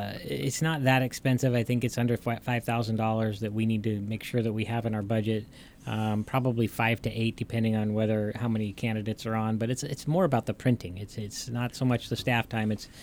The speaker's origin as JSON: {"language": "English", "town": "Huntington Beach", "region": "California", "country": "United States", "said": "I came from Orange County. In Huntington Beach, that is the norm everywhere."}